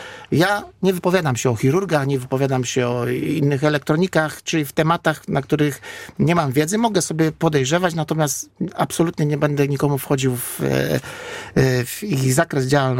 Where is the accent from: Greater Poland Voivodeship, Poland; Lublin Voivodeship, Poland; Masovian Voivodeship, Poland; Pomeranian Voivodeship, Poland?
Greater Poland Voivodeship, Poland; Poznań; ja jako poznaniak nie zgodzę się z tą powszechnie panującą opinią, że komunikacja w Poznaniu jest najdroższa w Polsce.